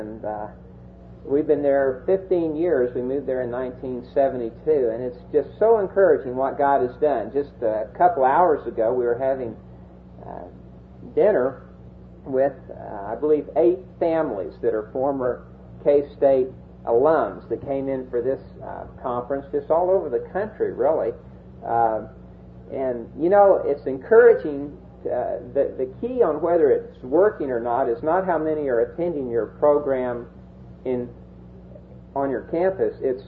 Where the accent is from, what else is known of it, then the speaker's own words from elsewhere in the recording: Kansas, United States; I'm from Kansas, and gee whiz, Kansas is just kind of vanilla. I don't know what to say. I mean, they're just wheat fields and grain elevators.